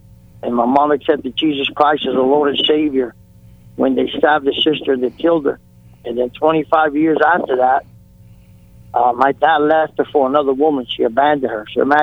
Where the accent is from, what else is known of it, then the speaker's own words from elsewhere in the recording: Cuba; now in United States; And when we came from Cuba in 1971, when we were seven years in the United States